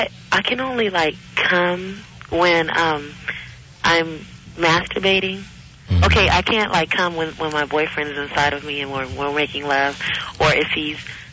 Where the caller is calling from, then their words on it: West Hills, California, United States; I'm calling from West Hills.